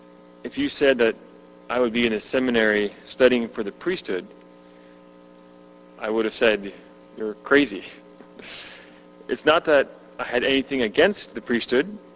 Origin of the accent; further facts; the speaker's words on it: Halifax, Nova Scotia, Canada; moved away as an adult; I come from Halifax, Nova Scotia. I went to McMaster University in Hamilton